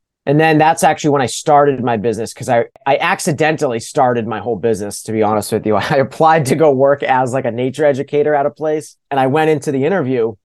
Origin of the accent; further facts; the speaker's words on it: Pepperell, Massachusetts, United States; So I grew up in Pepperell, Massachusetts